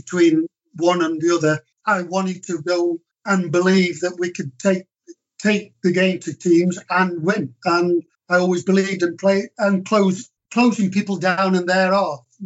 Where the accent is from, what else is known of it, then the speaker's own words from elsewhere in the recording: Stoke-on-Trent, West Midlands, United Kingdom; I was brought up in Stoke. I'm a Stoke fan.